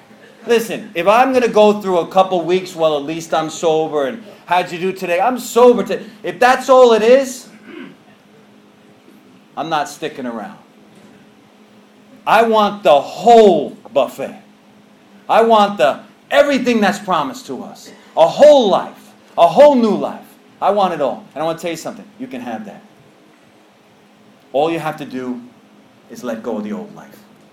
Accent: New York, United States; I'm not from down here. I'm from New York. Went to treatment in Minnesota, came down here.

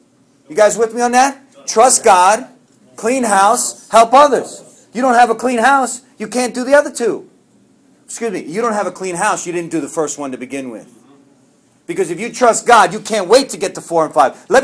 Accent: New York, United States; Maybe some of yours is a little bit different because we're from New York, but other than that, everything's good. Because, you know, we grow up like all wacky.

